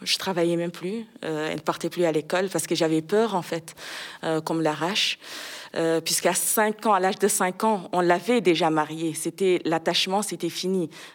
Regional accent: Mauritania; now in France; c'est comme ça qu'on a quitté la Mauritanie en août 2018 pour pouvoir protéger, mettre à l'abri les filles. Heureusement qu'aujourd'hui, on a nos papiers. Moi, je compte vraiment retourner d'ici 2 ans, voire 3 ans

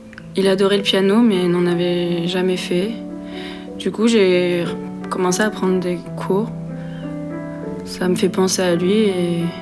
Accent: Nantes, Pays de la Loire, France; moved away as an adult; now in Brussels, Belgium; je suis étudiante à la CAMM en photo et je suis originaire de Nantes. Je suis arrivée à Bruxelles en septembre.

